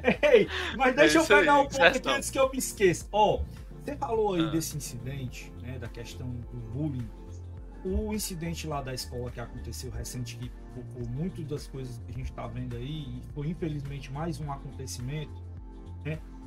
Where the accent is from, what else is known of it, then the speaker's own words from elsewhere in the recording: Ceará, Brazil; Como bom cearense, eu vou mandar um aí dentro.